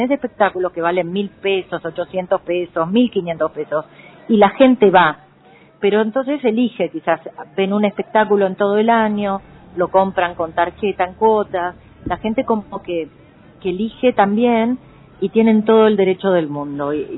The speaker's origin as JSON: {"language": "Spanish", "country": "Argentina", "said": "porque yo soy una argentina más, yo soy laburanta"}